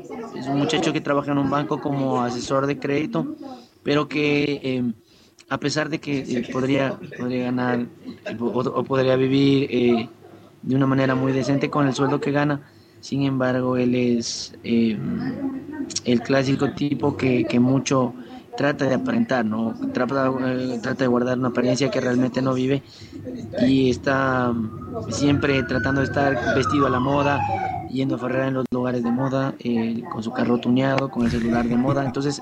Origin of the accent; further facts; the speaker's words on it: Ecuador; los ecuatorianos somos tanto las cosas buenas como las cosas malas.